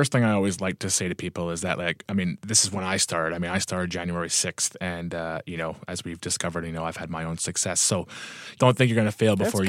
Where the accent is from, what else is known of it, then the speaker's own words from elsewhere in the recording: Thunder Bay, Ontario, Canada; I'm from Thunder Bay, Ontario, Canada. And my day job, I work as a sales rep in a family business here in town.